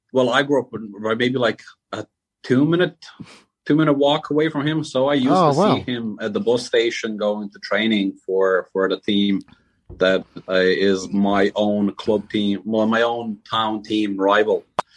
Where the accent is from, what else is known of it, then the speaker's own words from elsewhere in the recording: Bosnia & Herzegovina; English is a second language; now in Dublin, Ireland; I grew up, originally I'm from Bosnia. So I grew up on Inter Milan and Bayern. And then I moved to Dublin. By the time I moved around 2002.